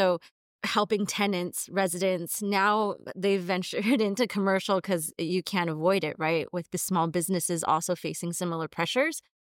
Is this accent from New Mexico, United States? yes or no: no; Los Angeles, California, United States; So I was born and raised in Los Angeles. My family, when they immigrated from Hong Kong, they settled down and put roots down in LA's Chinatown. I moved out maybe when I was 2 years old to the San Gabriel Valley